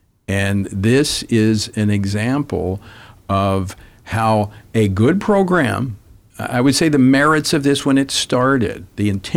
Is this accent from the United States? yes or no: yes; Louisiana, United States; my home state of Louisiana is a friend